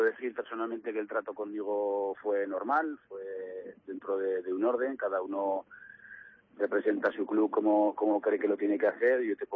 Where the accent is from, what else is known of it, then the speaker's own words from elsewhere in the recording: Huesca, Aragon, Spain; los que de verdad los conocemos, que somos la gente de Huesca